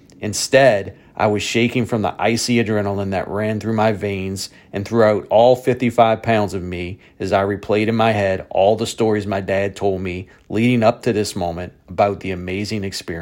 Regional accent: Louisiana, United States; Born and raised in South Louisiana. That's the setting that's in the book. And grew up hunting and fishing, fishing mostly as a young boy with my dad.

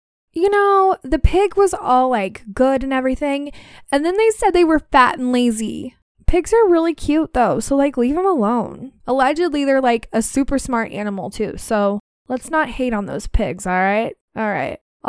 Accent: Townsend, Tennessee, United States; I'm almost 60 years old, and I'm a wildlife and landscape photographer from East Tennessee. I'm from Townsend, which is located in the Smoky Mountains.

